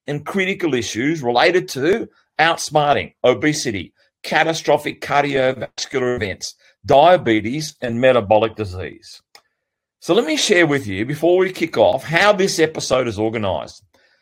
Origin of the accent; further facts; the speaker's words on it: Australia; That is exactly 17,007 kilometres from where I grew up here in Australia.